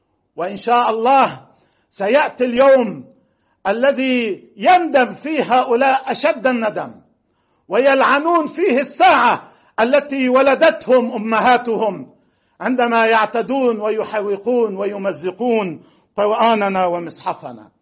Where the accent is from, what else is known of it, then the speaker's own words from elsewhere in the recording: Lebanon; وهكذا نفهم ما جرى عندنا في لبنان 1982